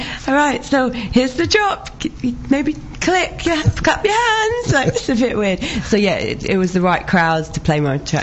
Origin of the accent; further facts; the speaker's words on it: Norwich, East of England, United Kingdom; I'm going to be playing is my hometown, Norwich, on the 31st, which is my birthday.